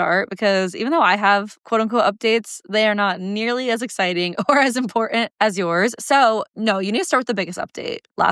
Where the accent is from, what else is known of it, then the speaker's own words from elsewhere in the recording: Dallas, Texas, United States; born there; My parents used to live in Dallas. I was born in Dallas.